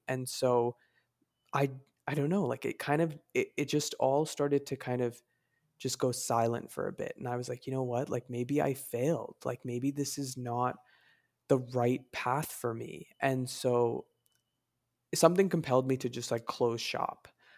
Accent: New York, United States; And then I grew up in New York, so creating an eyewear brand based in New York was really important to me because New York is so diverse, this is the melting pot.

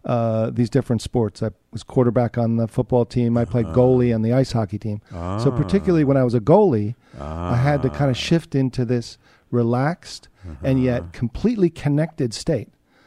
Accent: Summit, New Jersey, United States; I grew up in New Jersey, right next door.

